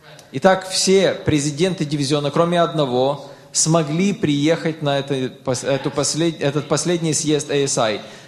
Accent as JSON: {"language": "Russian", "town": "Cairo", "region": "Cairo Governorate", "country": "Egypt", "tie": "born or raised there", "said": "Мне нравится этот регион, потому что я вырос там. Я вырос в Каире, в Египте. Это мой дом был в детстве."}